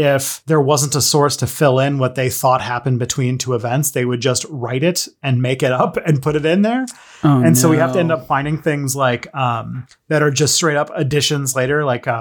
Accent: Canada; I'm Canadian

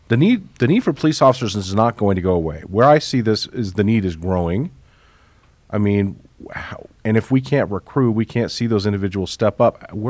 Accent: Denver, Colorado, United States; As a kid growing up in Denver, I had a very favorable view of police officers.

